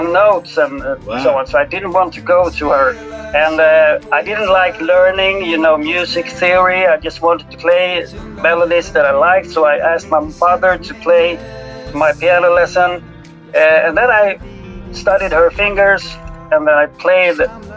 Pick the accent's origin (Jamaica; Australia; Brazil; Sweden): Sweden; Stockholm, Stockholm County; English is a second language; Yes, that's correct. I'm from Sweden, Stockholm.